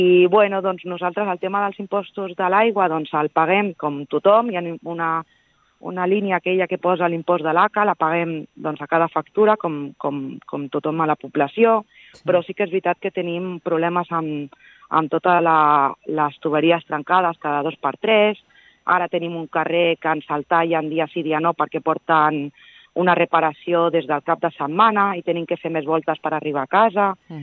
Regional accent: Calella, Catalonia, Spain; som un barri més, som gent de Calella, doncs que hi treballem a Calella, que hi vivim, que fem vida a Calella

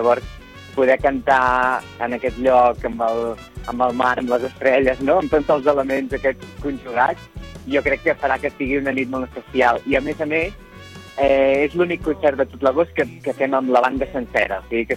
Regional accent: Catalonia, Spain; jo he crescut a Can Toni Gros, que és, podríem dir, quasi prepirineu, Mendeu, Can Toni Gros.

